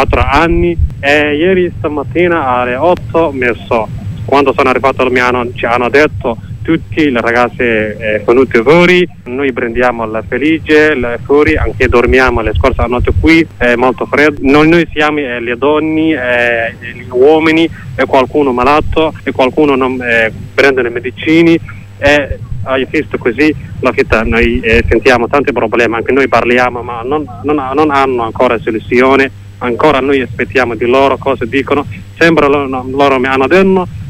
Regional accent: Somalia; Italian is a second language; now in Italy; vengo da Somalia.

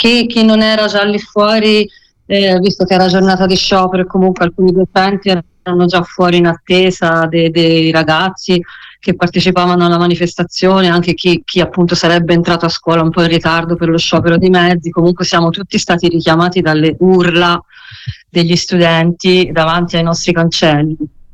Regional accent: Pisa, Tuscany, Italy; born there; in tanti anni che vivo a Pisa, sono nata a Pisa

